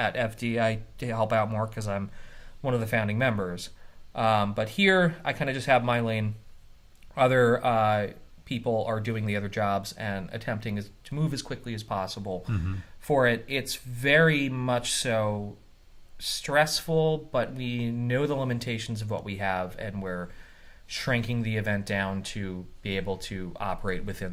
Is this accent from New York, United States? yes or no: no; New Jersey, United States; hopefully the state, the other event goes away, and our state, my home state, gets a fresh start, and this event is a good springboard. We want to hand it over to an all-Jersey board.